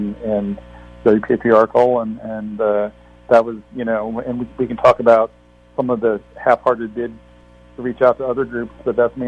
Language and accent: English; Philadelphia, Pennsylvania, United States; including a woman and her daughter from my hometown here in Philadelphia